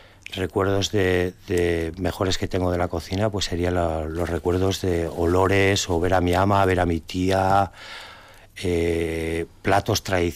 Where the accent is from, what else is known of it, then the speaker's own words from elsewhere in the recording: Vitoria, Basque Country, Spain; moved away; also born or lived in Ireland; yo soy de Vitoria, pero en el año 98 pues decidí irme de Vitoria y empecé pues una aventura en Irlanda.